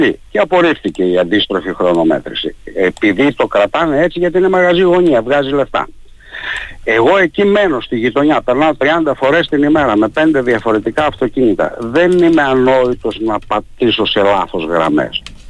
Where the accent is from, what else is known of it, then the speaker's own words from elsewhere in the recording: Paphos District, Cyprus; Είμαι παφίτης από το Μεσολόγγι και πληρώνω τις υποχρεώσεις μου